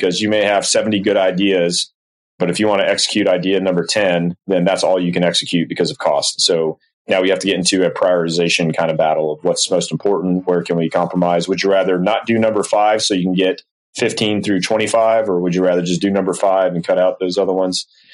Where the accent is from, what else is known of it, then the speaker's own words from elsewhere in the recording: Florida, United States; originally I selected that assignment because I'm from Florida and it was at Eglin Air Force Base. It was the closest thing to home.